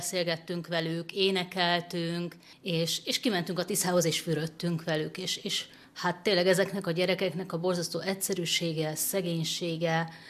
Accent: Budapest, Hungary; pedig Budapesten nőttem föl, utaztam én a metrón, meg a hetes buszon korábban is

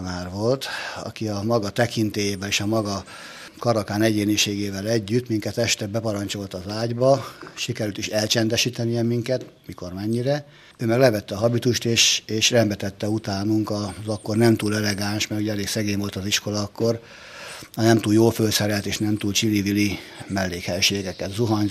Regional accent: Esztergom, Komárom-Esztergom, Hungary; Igen, ott születtem.

